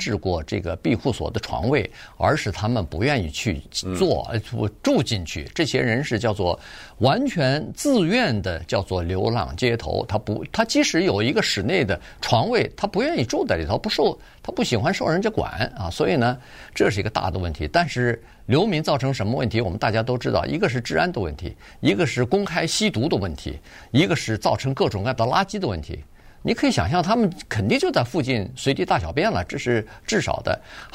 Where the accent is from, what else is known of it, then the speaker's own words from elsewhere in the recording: Los Angeles, California, United States; 当然我们洛杉矶人整个的人口基数也比它的大，